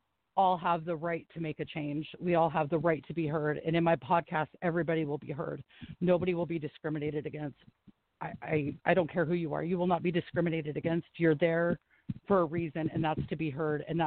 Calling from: Washington, United States; I am calling out of Washington State.

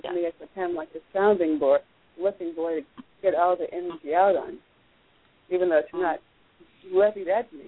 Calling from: Hawaii, United States; I'm calling from Hawaii.

